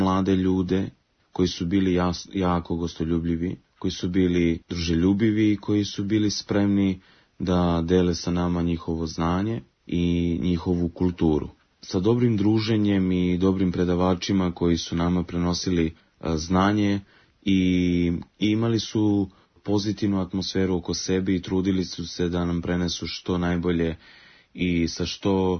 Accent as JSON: {"language": "Serbian", "town": "Valjevo", "region": "Šumadija and Western Serbia", "country": "Serbia", "said": "i dolazim iz Valjeva."}